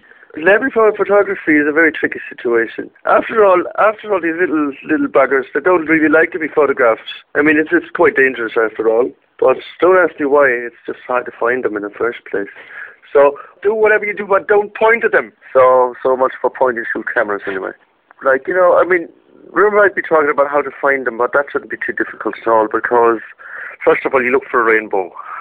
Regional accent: Munster, Ireland; I'm from County Clare, Ireland.

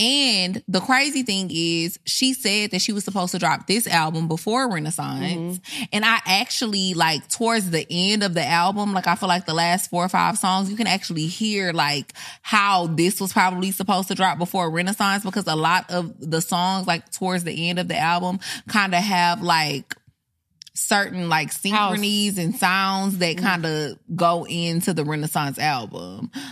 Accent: Texas, United States; but I am from Texas. So I feel like I grew up, like, hearing country music a lot.

